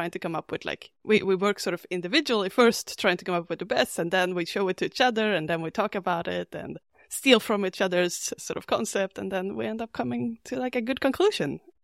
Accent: Sweden; I'm from Sweden.

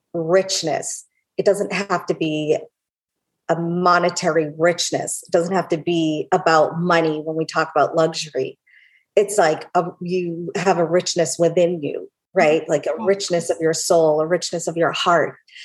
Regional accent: India; my heritage, or I'm from India, the roots

